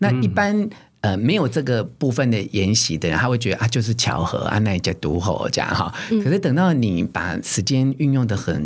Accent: Taiwan; 我看我们台湾人都说

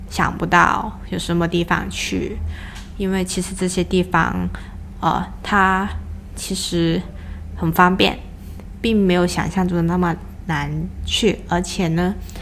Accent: Hong Kong; Chinese is a second language; 因为我是香港人，所以呢我的这个国语或者普通话其实不是很标准，

